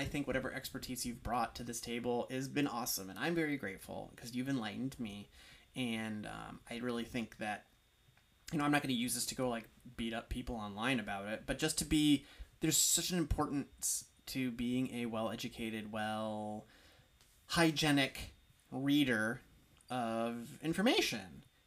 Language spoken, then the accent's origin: English; Kankakee, Illinois, United States; When I grew up in Illinois, Kankakee, Illinois, the coroner was an elected position.